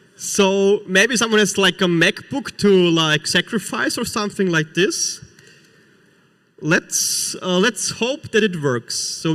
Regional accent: Austria; like in my home country, Austria, where I don't have internet.

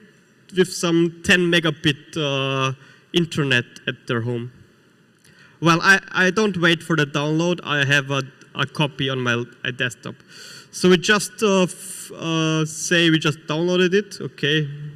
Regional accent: Austria; like in my home country, Austria, where I don't have internet.

